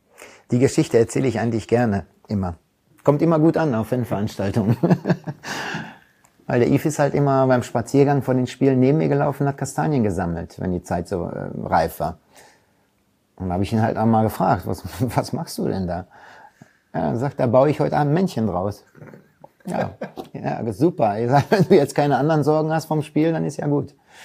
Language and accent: German; Recklinghausen, North Rhine-Westphalia, Germany; aber meine Heimat ist natürlich Recklinghausen. Da bin ich groß geworden.